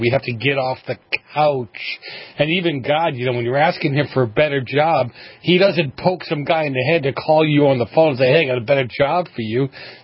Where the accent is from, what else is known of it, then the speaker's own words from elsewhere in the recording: Massachusetts, United States; Massachusetts, my home state. I almost hate to admit that.